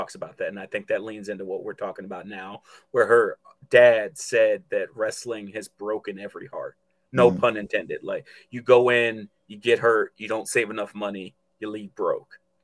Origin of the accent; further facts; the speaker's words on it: New York, United States; as a kid growing up in New York, and then getting the chance to see Ring of Honor and see Homicide